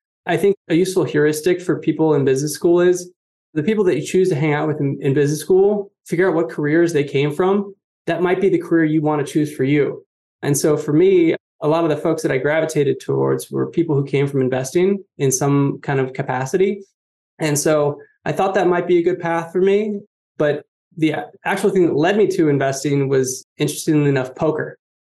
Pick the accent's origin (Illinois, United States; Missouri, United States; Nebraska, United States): Missouri, United States; St. Louis; So I grew up in St. Louis, Missouri, and I was lucky enough to go to a great public school.